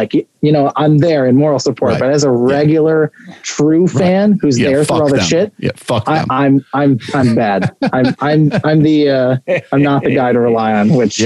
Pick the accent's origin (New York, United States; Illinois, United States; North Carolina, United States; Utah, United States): New York, United States; Rochester; Yes, sir.